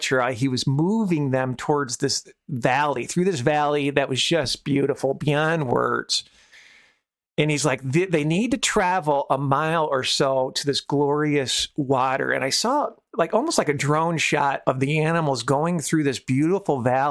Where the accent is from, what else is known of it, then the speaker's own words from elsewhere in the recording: Michigan, United States; So I grew up in Michigan, and if you went to Lake Michigan, you would see boats and sailboats docked by the beach.